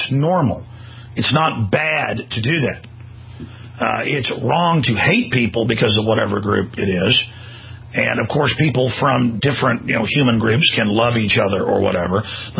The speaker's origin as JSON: {"language": "English", "town": "Dallas", "region": "Texas", "country": "United States", "tie": "born or raised there", "said": "I mean, I grew up in Dallas"}